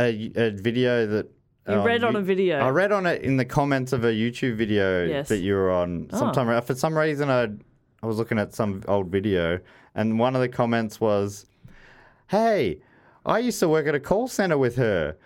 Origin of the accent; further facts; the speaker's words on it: West Midlands, United Kingdom; accent: Brummie; But whenever I talked, he'd laugh at my Brummie accent in the nicest way possible, of course.